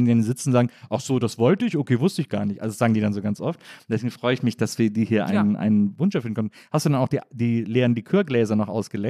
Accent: Wesseling, North Rhine-Westphalia, Germany; das ist so in der Nähe von Wesslings, wo ich herkomme.

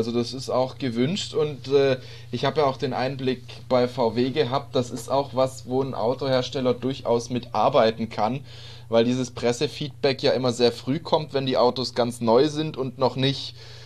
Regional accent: Stuttgart, Baden-Württemberg, Germany; aus Stuttgart, wo ich herkomme

